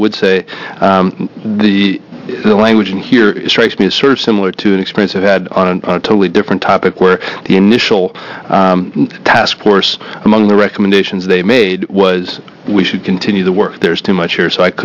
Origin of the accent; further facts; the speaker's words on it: Beaverton, Oregon, United States; from Beaverton.